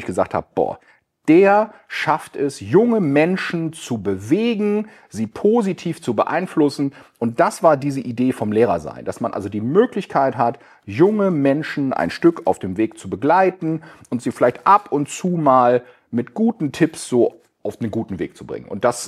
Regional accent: Nordhorn, Lower Saxony, Germany; Geboren in Nordhorn, Abitur in Badel, das ist das Missionsgymnasium St. Antonius Badel Richtung Bentheim, Richtung Gronau raus.

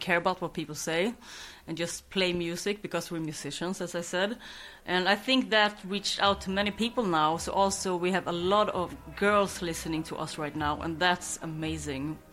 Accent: Skåne, Sweden; English is a second language; I'm going on a small vacation to my hometown in Skåne to visit my mother.

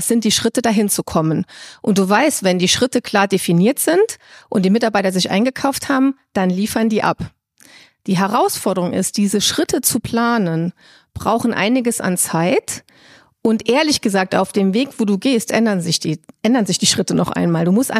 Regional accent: Holz, Saarland, Germany; meine Eltern sind ja beide Saarländer und ich bin in Saarland dann groß geworden, in Holz bei Saarbrücken. Und ehrlich gesagt, habe ich vor 20 Jahren gesagt, ich verlasse dieses wunderbare Saarland und gehe in die große Welt. So, und jetzt bin ich wieder hier.

